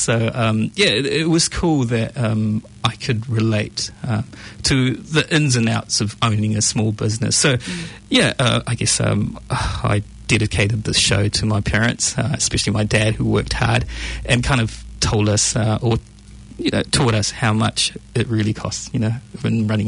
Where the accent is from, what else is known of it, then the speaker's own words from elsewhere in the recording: Mangere, Auckland, New Zealand; because having a show at Mangere, my hometown, it just kind of, you know, something that I can be proud of, you know.